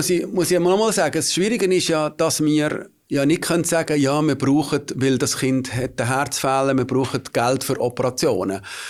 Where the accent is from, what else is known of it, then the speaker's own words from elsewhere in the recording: Nidwalden, Switzerland; moved away as an adult; now in Basel, Switzerland; Ja, ich komme ursprünglich aus Nidwalden.